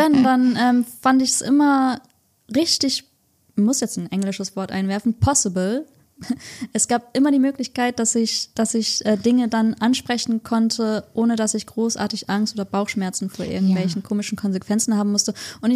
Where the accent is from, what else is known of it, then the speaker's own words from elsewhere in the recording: Hamburg, Germany; also born or lived in Indonesia; Ich bin Hamburger Dern, bin zum Großteil hier aufgewachsen, aber habe auch einen Teil meiner Kindheit in Indonesien verbracht, was mich sehr geprägt hat.